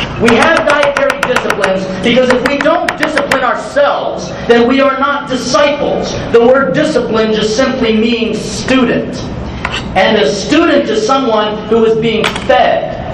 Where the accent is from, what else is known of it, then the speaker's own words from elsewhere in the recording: Southern United States, United States; accent: Southern; Did you hear my southern accent and all of that?